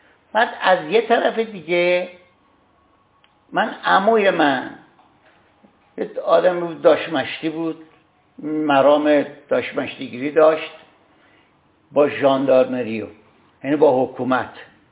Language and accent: Persian; Varamin, Tehran Province, Iran; و اما من حقیر که اهل کجا هستم